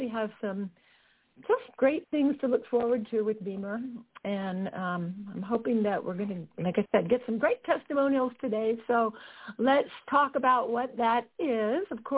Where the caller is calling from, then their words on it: Salt Lake City, Utah, United States; I am calling in from Salt Lake City, Utah